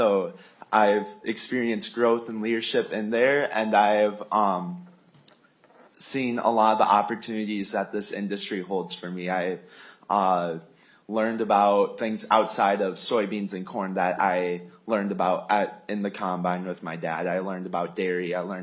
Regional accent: Morris, Minnesota, United States; So I grew up in a rural setting. I grew up in Morris, Minnesota, and I grew up quite literally having a front row seat to the world of agriculture.

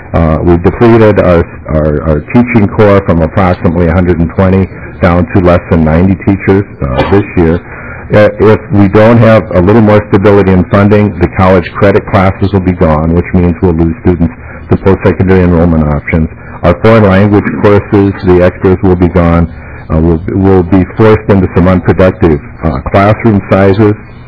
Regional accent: Iowa, United States; born there; now in Minnesota, United States; I'm a Minnesotan by birth. Excuse me, by choice. I'm an Iowan by birth, and I've heard all the jokes

